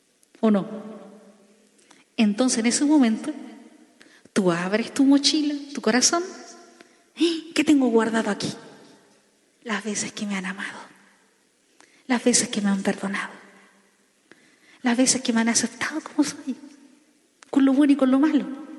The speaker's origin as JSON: {"language": "Spanish", "country": "Chile", "said": "En Chile, yo soy chilena"}